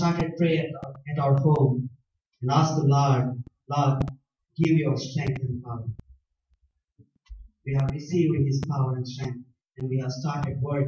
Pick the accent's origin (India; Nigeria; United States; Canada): India; first language Telugu; English is a second language; I don't know English at the time. I'm a Telugu man. I'm a student from Telugu medium.